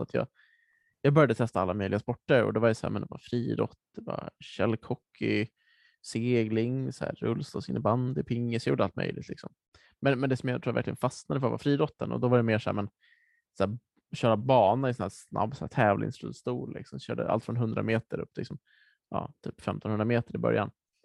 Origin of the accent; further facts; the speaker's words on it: Nacka, Stockholm County, Sweden; Jag är uppvuxen i Nacka utanför Stockholm.